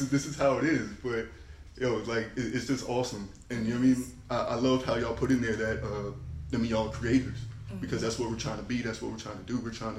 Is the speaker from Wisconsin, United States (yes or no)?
no; Pennsylvania, United States; I'm from Pennsylvania.